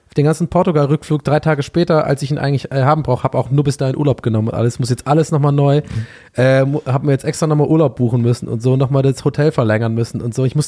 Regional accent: Cologne, North Rhine-Westphalia, Germany; Köln, meine Heimatstadt.

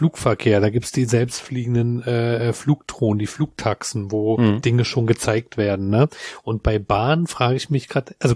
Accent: Berlin, Germany; dass wir als Berliner da ja ziemlich verwöhnt sind

